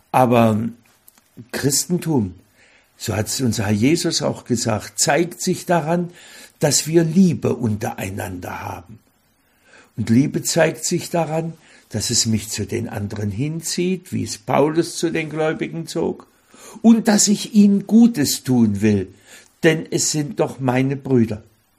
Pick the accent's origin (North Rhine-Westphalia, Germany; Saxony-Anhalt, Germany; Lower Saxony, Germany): Saxony-Anhalt, Germany; Weißenfels; Aus meinem Heimatort Weißenfels stammt ein Dichter.